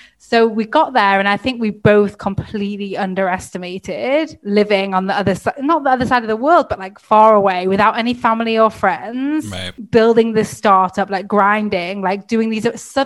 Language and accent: English; Manchester, North West England, United Kingdom; I'm from Manchester.